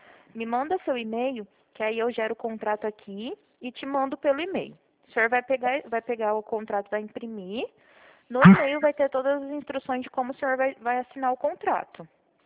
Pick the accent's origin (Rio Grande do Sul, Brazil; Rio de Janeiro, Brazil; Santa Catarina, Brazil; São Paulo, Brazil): São Paulo, Brazil; Presidente Prudente; Eu sou de Presidente Prudente.